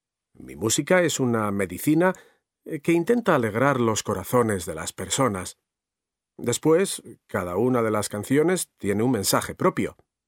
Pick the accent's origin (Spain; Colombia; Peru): Spain; Me sentiría el hombre más feliz del mundo si pudiera llevar la música de mi tierra, España, por todo el planeta.